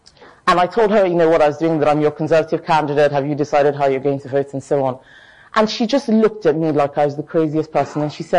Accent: Nigeria; So I, being Nigerian, my instinct, immediately she did that, I chased after her.

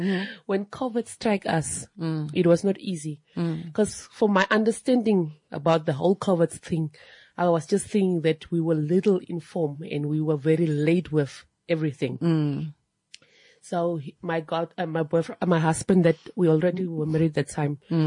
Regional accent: Khorixas, Kunene, Namibia; now in Windhoek, Namibia; Mm-hmm. I'm originally from Korihas, but I live most of my time in Windhoek. I've been working here, been staying here with my kids, my family as well. So I'm based now in Windhoek.

